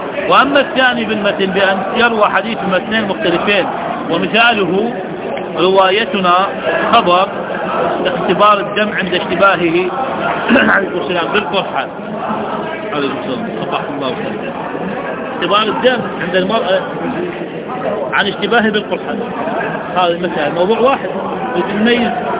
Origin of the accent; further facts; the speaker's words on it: Hillah, Babil, Iraq; سموه عندنا بالحلة أبو الفضائل